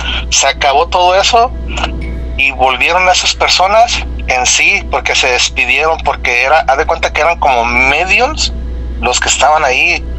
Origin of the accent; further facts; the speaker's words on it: Mexico; Yo tenía a mi madre en México y un día, Nacho, yo soñé, pero yo siento que no era sueño, porque yo veía a mi pueblo